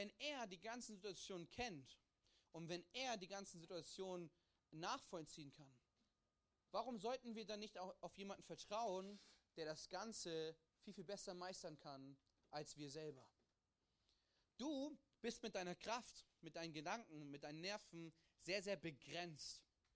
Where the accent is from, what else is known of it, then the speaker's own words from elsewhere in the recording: Hildesheim, Lower Saxony, Germany; now in Ulm, Germany; Ich komme aus Hildesheim. Das ist in der Nähe von Hannover. Das bedeutet, wenn ich gut durchfahre und wenn ich schnell fahre, bin ich in 5 Stunden zu Hause und in 5 Stunden wieder zurück in Ulm.